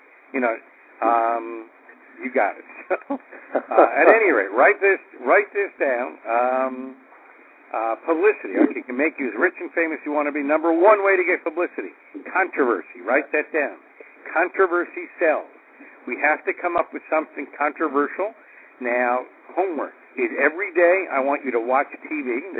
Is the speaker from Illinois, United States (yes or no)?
no; New York, United States; So I'm warning you now, I'm from New York. I talk fast.